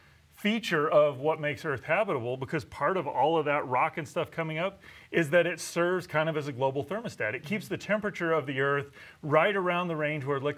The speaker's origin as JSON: {"language": "English", "region": "Midwest", "country": "United States", "tie": "born or raised there", "lives_now": "California", "said": "Well, it's funny because people in the Midwest tend to be terrified of earthquakes"}